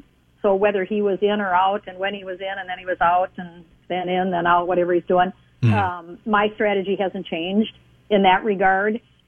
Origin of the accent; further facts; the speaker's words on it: Rochester, Minnesota, United States; I grew up in Rochester, like you said. So I went to the University of Michigan, got my degree, and then I came back to Minnesota, came back home